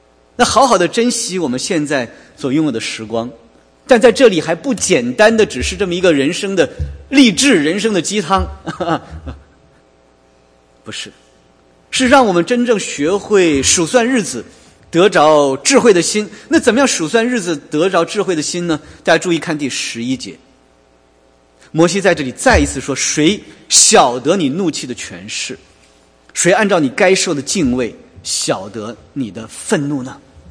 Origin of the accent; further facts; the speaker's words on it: China; 这好像就是有点像我们中国人说一生啊，开门七样是柴米油盐酱醋茶